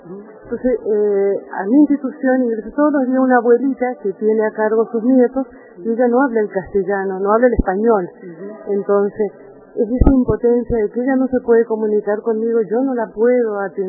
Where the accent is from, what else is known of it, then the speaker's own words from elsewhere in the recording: Vista Flores, Mendoza, Argentina; yo hace muy poquito que estoy en la zona, soy de Vistaflores, Tunuyán.